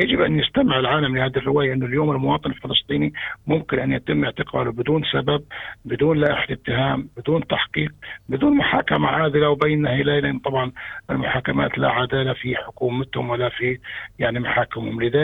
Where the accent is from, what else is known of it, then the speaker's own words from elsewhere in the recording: Palestine; إن لم يتوحد كفلسطينيين بشكل جماعي متكامل متكاتف مهني لن نستطيع أن ننجز.